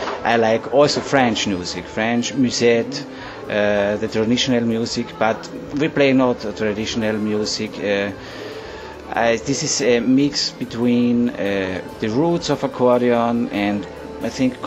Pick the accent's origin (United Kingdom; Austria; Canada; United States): Austria; Carinthia; English is a second language; And we come from Austria, Carinthia, we live in Carinthia, also in Vienna.